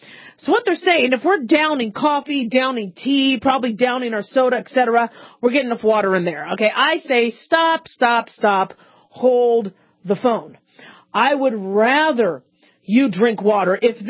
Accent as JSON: {"language": "English", "town": "Phoenix", "region": "Arizona", "country": "United States", "tie": "born or raised there", "said": "I grew up in Phoenix, but Phoenix still had a little bit more moisture than Southern Nevada."}